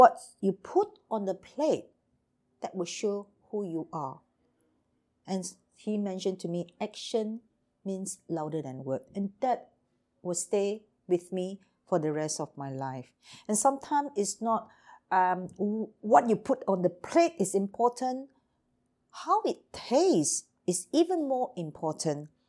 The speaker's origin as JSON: {"language": "English", "country": "Singapore", "tie": "born or raised there", "said": "I'm born from Singapore, brought up in Singapore, trained in Singapore"}